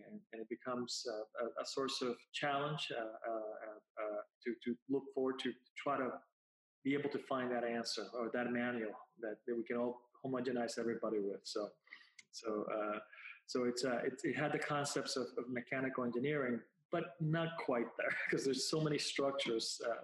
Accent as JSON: {"language": "English", "country": "Puerto Rico", "second_language": "English", "said": "I'm from Puerto Rico originally, so English was, you know, quite challenging to begin with."}